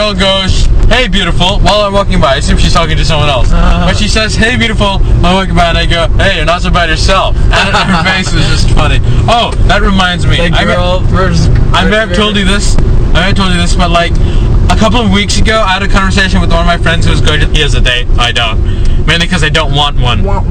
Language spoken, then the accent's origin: English; California, United States; California.